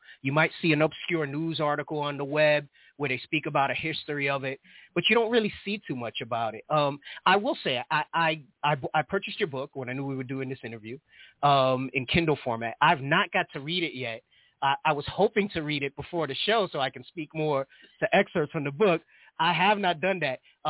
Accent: Bronx, New York, United States; moved away as an adult; now in Phoenix, United States; I'm from the Bronx as well. I'm a lifelong Bronx native. I'm here in Phoenix, Arizona now for the past 5 years, but I lived all my life in the Bronx as well.

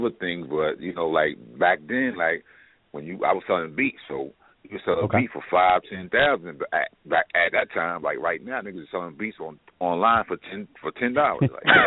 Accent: Hempstead, New York, United States; he happened to be friends with a cat from my town. I'm from Hempstead.

